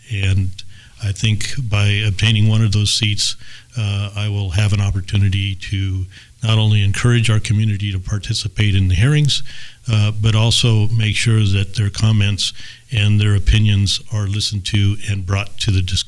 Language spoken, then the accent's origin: English; St. Helena, California, United States; As far as my background, I was born and raised in St. Helena, went to Stanford and got transferred over to UC Davis